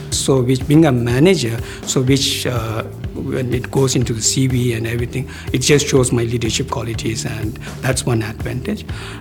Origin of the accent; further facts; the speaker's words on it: India; born there; I'm a Tibetan. My parents, they came to India somewhere in 1960s, and then I was born in India.